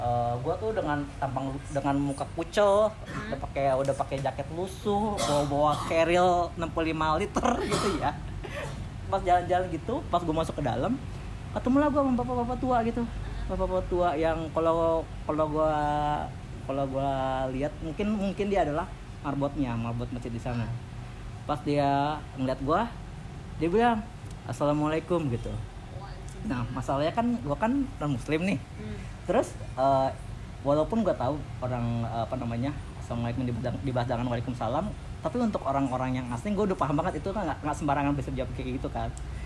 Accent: Jakarta, Indonesia; saya dari Palembang tadi naik travel ke Bengkulu. Kalau asalnya saya dari Jakarta gitu.

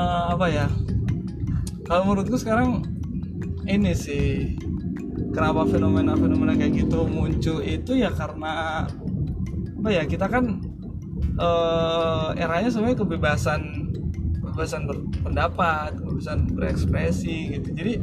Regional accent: Riau, Indonesia; accent: Javanese (medok); Ini suara gue bukan gue medok-medokin ya, emang suara gue tuh medok. Jadi walaupun gue lahir dan besar di Sumatera, itu gue nggak, kalau gue bilang, oh gue tuh orang Riau gitu, itu orang-orang udah gak percaya.

